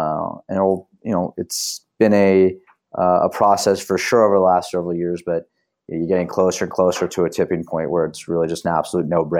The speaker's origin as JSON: {"language": "English", "town": "Houston", "region": "Texas", "country": "United States", "tie": "born or raised there", "moved": "as an adult", "lives_now": "New York, United States", "said": "So I grew up in Houston, wound up at DC after college"}